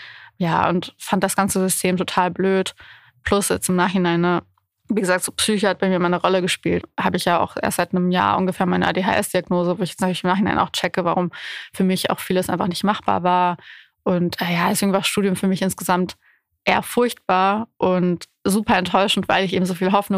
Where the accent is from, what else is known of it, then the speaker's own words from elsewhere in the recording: Bucharest, Romania; now in Frankfurt, Germany; Ich bin in Bukarest aufgewachsen. Ich fühle mich einfach wohl, wenn alles groß und weit ist und 1000 Menschen und ich anonym sein kann.